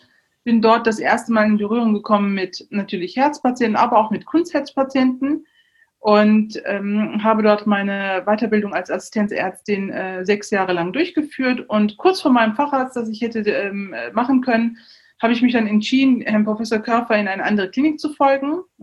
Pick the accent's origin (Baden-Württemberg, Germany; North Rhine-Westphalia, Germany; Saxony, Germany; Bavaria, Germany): North Rhine-Westphalia, Germany; Neuss; Ich bin in Neuss geboren, in Neuss zur Schule gegangen